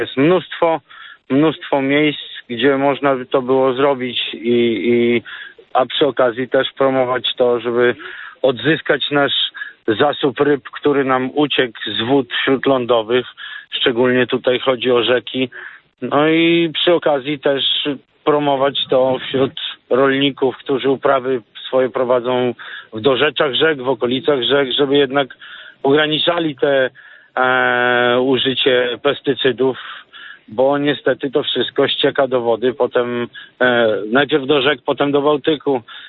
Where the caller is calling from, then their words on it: eastern Poland, Poland; ze wschodniej Polski. Pochodzę ze wschodniej Polski, ale mieszkam już długo na wybrzeżu.